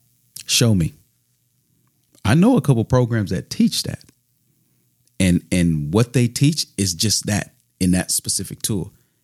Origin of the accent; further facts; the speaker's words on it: Minnesota, United States; my wife and I found a great dermatologist back in my home state in Minnesota.